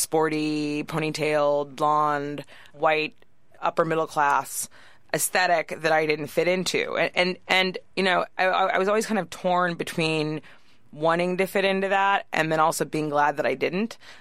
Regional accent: Davis, California, United States; now in New York, United States; I grew up in Davis, which is a college town near Sacramento. I think there were maybe 40,000 people when I was growing up there

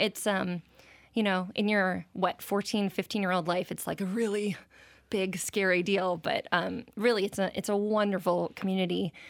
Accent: Boston, Massachusetts, United States; I'm from Boston.

